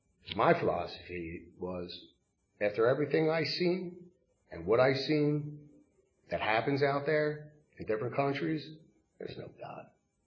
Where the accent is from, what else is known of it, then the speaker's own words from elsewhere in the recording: Philadelphia, Pennsylvania, United States; I was born and raised in Germantown, Philadelphia. I don't know if some of you people may know about that area, right? I lived on Norwood Street, right off of Nedro Avenue.